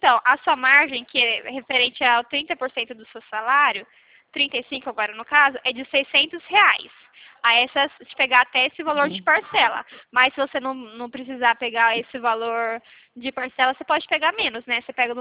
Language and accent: Portuguese; Santo Anastácio, São Paulo, Brazil; Isso, eu sou aqui de Anastácia.